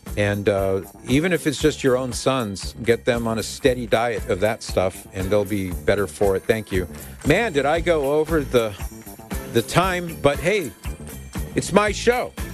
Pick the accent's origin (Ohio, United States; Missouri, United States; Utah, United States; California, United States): California, United States; Mission Viejo; I grew up real close to there. I mean, I grew up in Mission Viejo, so I wasn't too far away from there.